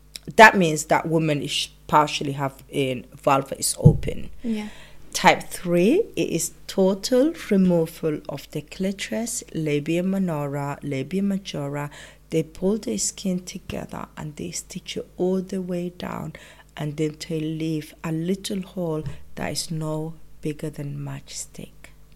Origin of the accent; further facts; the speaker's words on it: Somalia; You know, we grew up in Somalia.